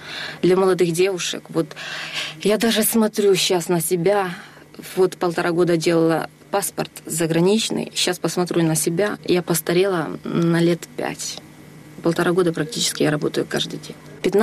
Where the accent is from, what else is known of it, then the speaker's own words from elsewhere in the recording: Ukraine; И вот смотрите, вот я с Украины.